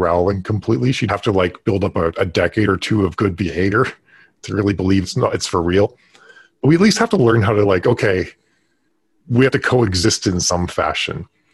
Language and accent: English; Canada; I grew up in Canada